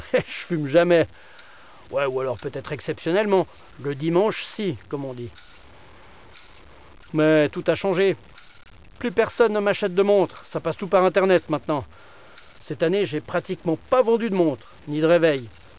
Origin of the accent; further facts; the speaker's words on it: Delémont, Jura, Switzerland; born there; Et moi, je suis né à Delémont.